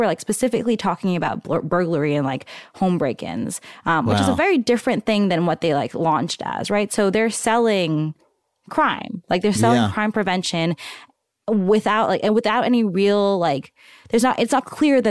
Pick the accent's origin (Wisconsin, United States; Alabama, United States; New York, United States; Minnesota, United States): New York, United States; Like, I'm from New York. I was, like, visiting San Francisco all the time